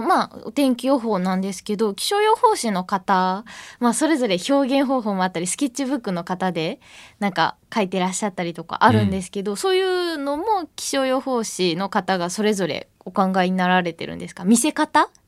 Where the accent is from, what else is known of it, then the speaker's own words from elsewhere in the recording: Kobe, Hyogo, Japan; 私神戸生まれ神戸育ちなので